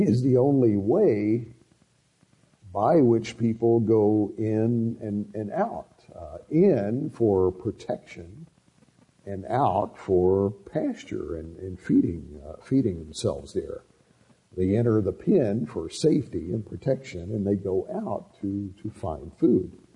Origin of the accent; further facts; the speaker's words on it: Alabama, United States; I grew up in Alabama, and I was 15 when my family started attending the church.